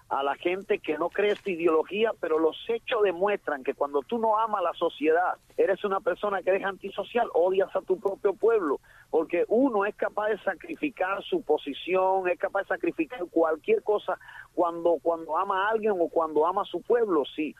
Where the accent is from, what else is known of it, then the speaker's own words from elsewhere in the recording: Cuba; moved away; a mí me da mucha vergüenza como cubano